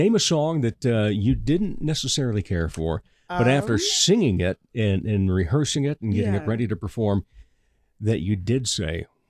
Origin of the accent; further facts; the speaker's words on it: Rock Rapids, Iowa, United States; I grew up down in Rock Rapids and have, with the exception of 2 years sowing the wild oats out in Colorado, have been in this area and worked in this area.